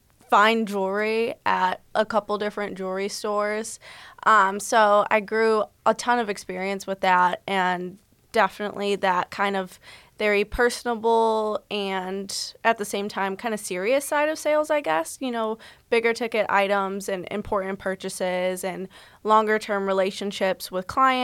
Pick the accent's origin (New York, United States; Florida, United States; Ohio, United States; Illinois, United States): Ohio, United States; Toledo; Yeah, I'm from Toledo. I went to Whitmer, so Washington local, growing up, and grew up in West Toledo. And I graduated from the University of Toledo back in 2020